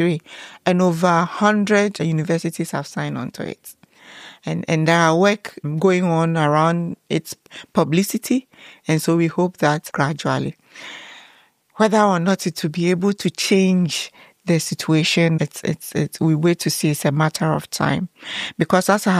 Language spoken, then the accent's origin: English; Ghana; So as a Ghanaian professor, I can't access that fund without partnering with a German.